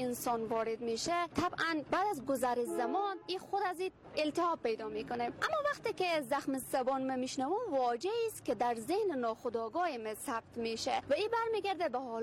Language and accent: Persian; Afghanistan; first language Dari; زبان مادری ما است که زبان دری است و یکی که زبان انگلیسی و در زبان پشتو کم میفهمم و زبان ترکی هم میشه گفت که خیلی فقط میتونم روخونی کنم و بعضی واژه هایی بفهمم.